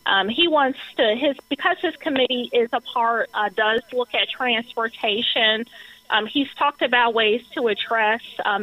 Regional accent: Ohio, United States; I should note, I'm obviously from Ohio

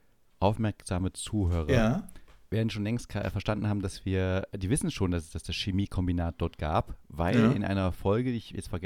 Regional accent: Saxony-Anhalt, Germany; Und habe dann mir gedacht, ich mache einen kleinen Vortrag zu Sachsen-Anhalt. Und ich über meine Heimat.

